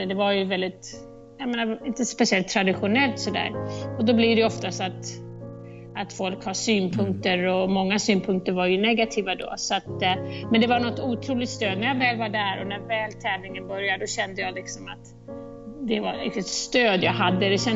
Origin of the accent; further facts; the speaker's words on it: Bro, Stockholm County, Sweden; Jag menar, när jag växte upp hemma i Bro, då tränade vi med killarna.